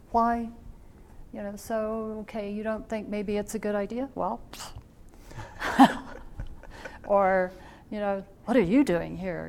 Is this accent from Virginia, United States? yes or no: yes; Virginia, United States; Yeah, I grew up in Virginia, and I'm the oldest of 10 kids.